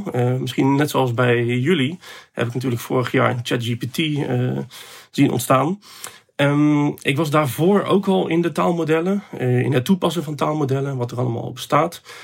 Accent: Netherlands; ik ben Nederlander, ik woon in Nederland, ik spreek Nederlands.

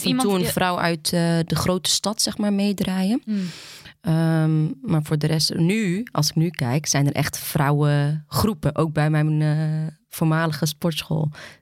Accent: Houten, Utrecht, Netherlands; ik kom dan uit Houten.

